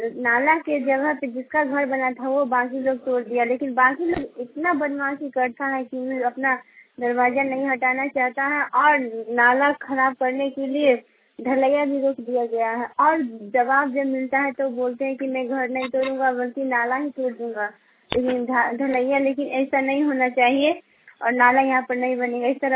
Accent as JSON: {"language": "Hindi", "town": "Mohammadpur", "country": "India", "tie": "born or raised there", "said": "Darbhanga mobile वाणी से बोल रही हूँ। अपने गांव मोहम्मदपुर के बारे में कुछ कहना चाहती हूँ।"}